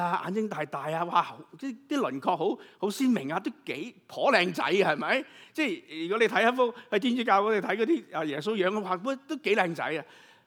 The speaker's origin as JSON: {"language": "Cantonese", "country": "China", "said": "我哋唔信嗰啲噶嘛，我哋信我哋中国人嘅嘢噶嘛"}